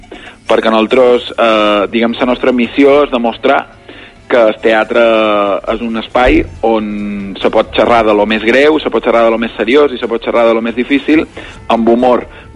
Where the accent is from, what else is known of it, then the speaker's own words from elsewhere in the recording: Balearic Islands, Spain; now in Barcelona, Spain; jo sóc mallorquí, professionalment exiliat a Barcelona, però mallorquí